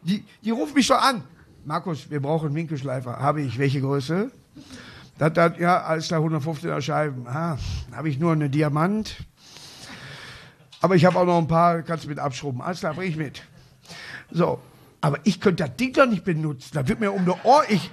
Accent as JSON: {"language": "German", "region": "Hamburg", "country": "Germany", "said": "ich bin Hamburger"}